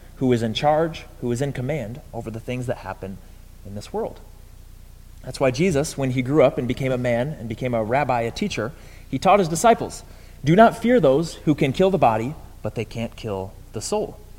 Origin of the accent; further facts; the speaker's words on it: Chicago, Illinois, United States; I'm from Chicago. I'm from the north, so I don't come from close to the ocean.